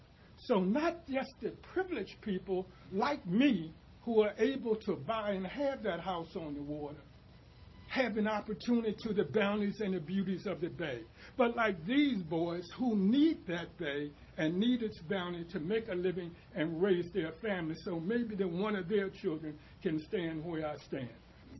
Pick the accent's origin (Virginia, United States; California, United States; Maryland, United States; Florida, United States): Virginia, United States; Newport News; 74 years ago today, I was born here in Newport News.